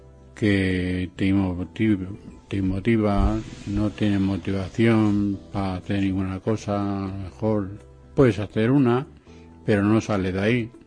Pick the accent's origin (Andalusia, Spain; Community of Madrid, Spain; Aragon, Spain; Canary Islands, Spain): Community of Madrid, Spain; Fuenlabrada; Yo soy de Fuenlabrada, pero quizás venga